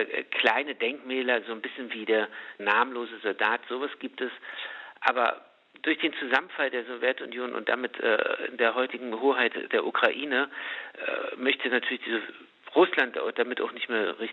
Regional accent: Chemnitz, Saxony, Germany; born there; Geboren in Karl-Marx-Stadt, 1979.

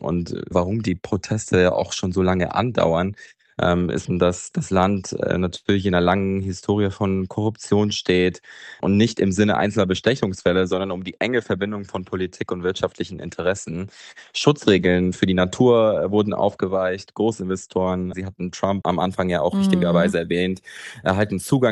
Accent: Germany; Ich bin in Deutschland geboren und auch aufgewachsen

